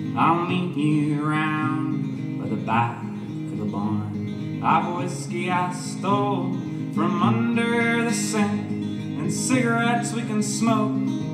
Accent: Scotland, United Kingdom; now in United States; I've been upstate since 2014, and I grew up in Scotland, so I'm still kind of new to America as a whole, let alone Catskill.

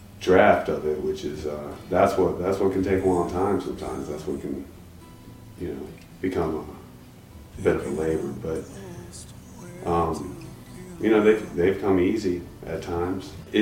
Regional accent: Virginia, United States; moved away as an adult; also born or lived in Georgia / California / New York; now in Hudson, United States; Originally from, I was born in Georgia, but I grew up in Virginia, and I was there for, you know, the first 20 years of my life or so. I was in California and Los Angeles for a while, back to New York City, and most recently Hudson, New York.

